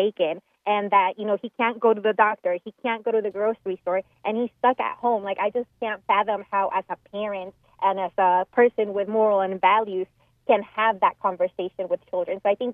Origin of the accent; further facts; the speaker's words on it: North Carolina, United States; So I'm from the Triangle.